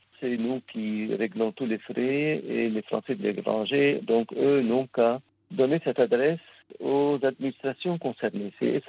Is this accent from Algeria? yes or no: no; France; nous avons en tant que Français de l'étranger